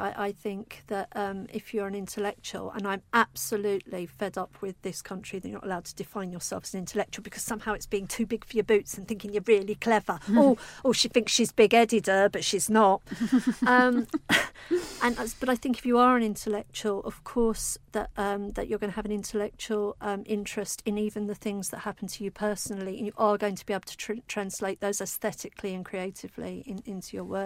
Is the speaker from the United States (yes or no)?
no; East of England, United Kingdom; accent: Essex; my accent, my Essex girl accent, you know.